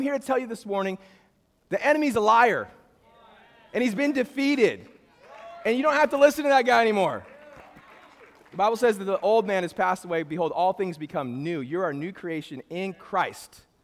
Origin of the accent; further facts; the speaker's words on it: Bakersfield, California, United States; I'm from Bakersfield. I love Bakersfield now. But at age 18, I was like, I got to get out.